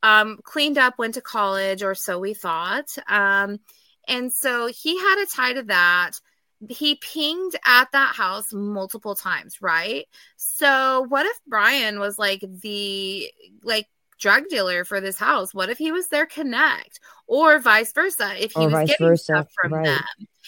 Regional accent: Washington, United States; also born or lived in Northern Idaho; You guys, I am from this area, okay? I have been born and raised in Eastern Washington. I've lived in Northern Idaho.

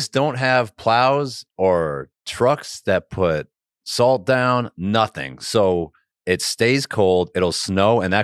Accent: Connecticut, United States; also born or lived in New Hampshire; As you know, I grew up in Connecticut, New Hampshire. The snow is my favorite.

